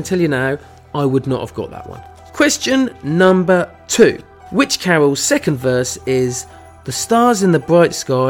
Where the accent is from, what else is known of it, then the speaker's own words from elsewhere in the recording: United Kingdom; See, that's because I'm British, though.